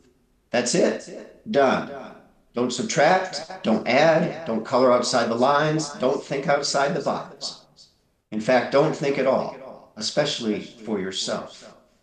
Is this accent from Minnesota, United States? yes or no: yes; Minneapolis–Saint Paul, Minnesota, United States; for me growing up in Minnesota's Twin Cities, it was a liberal Lutheran way.